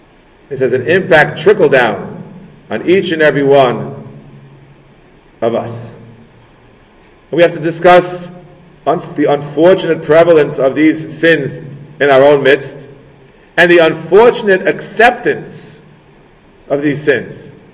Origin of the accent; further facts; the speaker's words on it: Kew Gardens Hills, New York, United States; I saw it myself growing up in Kew Garden Hills. Moved there almost 55 years ago.